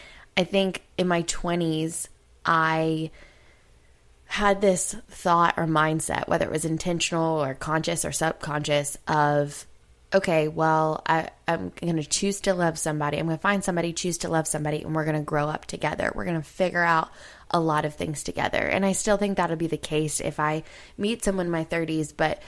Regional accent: the South, United States; I grew up in the South.

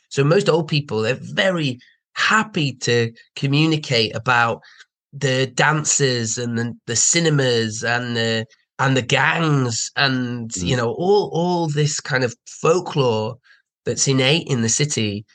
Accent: Liverpool, North West England, United Kingdom; born there; So I was born in Liverpool, got a lot of Scousers in my family.

